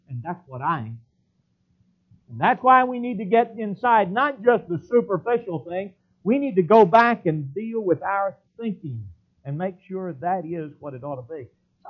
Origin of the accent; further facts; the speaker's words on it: Texas, United States; When I'd seen that growing up in Texas, that was a lake out there.